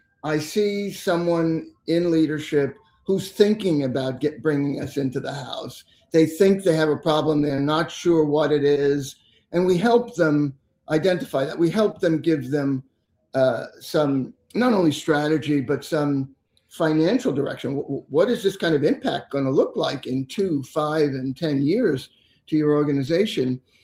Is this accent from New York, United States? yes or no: yes; Brooklyn, New York, United States; I was born and raised in Brooklyn.